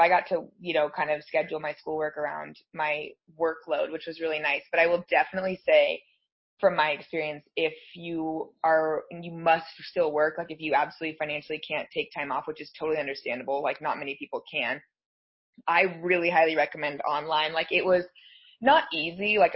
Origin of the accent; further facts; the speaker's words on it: Colorado, United States; I am from Colorado.